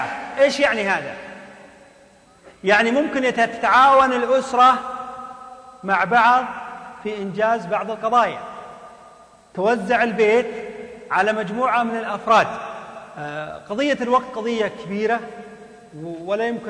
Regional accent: Saudi Arabia; عندنا في السعودية

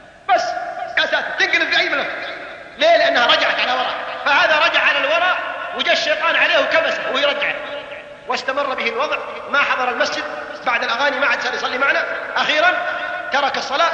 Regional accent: Abha, Asir, Saudi Arabia; شاب أعرفه في عندنا في أبها اهتدى والتزم

